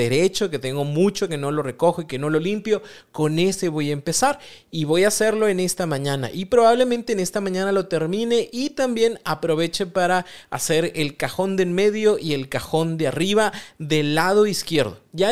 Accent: Mexico; Como buen mexicano, dejemos todo para el último

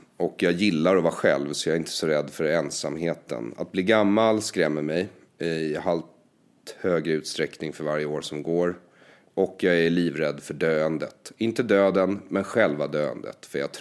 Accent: Sweden; den här bekväma situationen jag har vuxit upp med i Sverige, den är helt fel för mina gener egentligen.

